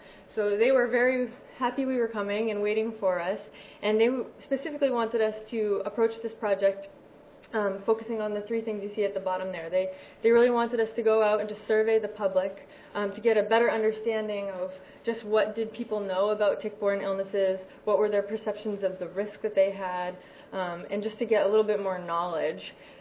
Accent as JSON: {"language": "English", "region": "Massachusetts", "country": "United States", "said": "So here's Massachusetts, my home state."}